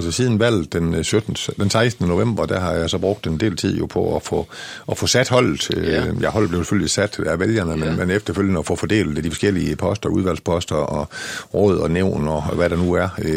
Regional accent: Nørhed, Central Denmark Region, Denmark; Jeg er født på Nørhed, ude tæt på Nørhed, Tørstentral, derude, ja, Dangrønt.

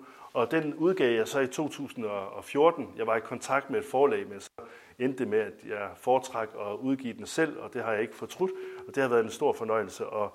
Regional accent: Region of Southern Denmark, Denmark; Jeg er ikke sønderjyde af fødsel, men af opvækst. Og det er sådan, at min far er sønderjyde, og på den side af familien, der går det sønderjyske langt tilbage i mange generationer.

